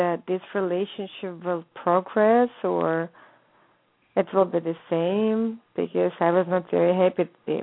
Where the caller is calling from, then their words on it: California, United States; I'm calling from California.